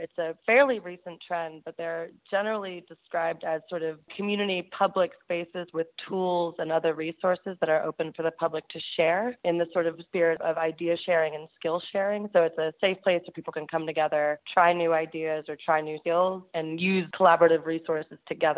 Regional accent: Pennsylvania, United States; now in Winston-Salem, United States; I moved from Pennsylvania and other cities up north. I grew up in Pennsylvania, in western Pennsylvania.

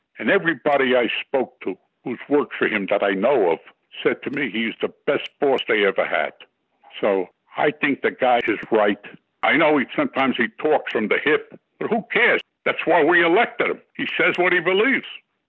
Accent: United States; I'm an American, and I believe in Donald Trump

